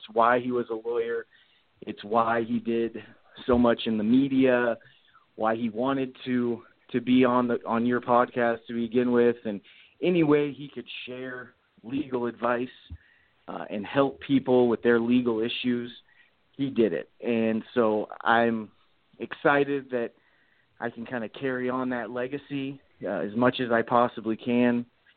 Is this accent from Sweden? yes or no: no; Las Vegas, Nevada, United States; born and raised in Las Vegas, Nevada. I'm one of the rare native Las Vegans